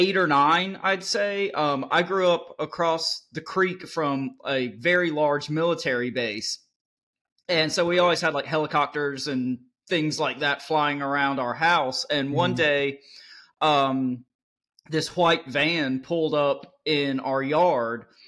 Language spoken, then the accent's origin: English; North Carolina, United States; now in Raleigh, United States; I grew up in Eastern North Carolina, have kind of always been interested in paranormal and aliens and cryptids and anything weird. Moved to Raleigh, North Carolina for college, been here ever since.